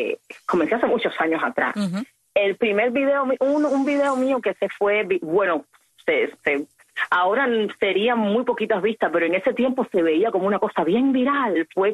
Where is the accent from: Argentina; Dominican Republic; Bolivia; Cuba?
Cuba; moved away; Cuando yo salí de Cuba, en el 2009, al momento que yo estuve en libertad